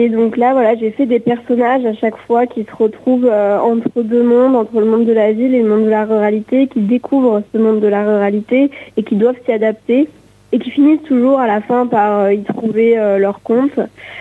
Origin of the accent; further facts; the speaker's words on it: Occitanie, France; moved away as an adult; now in Montpellier, France; moi j'ai grandi en Lozère jusqu'à mes 18 ans, j'y ai vécu et après je suis partie à Montpellier où je vis là depuis 8 ans maintenant.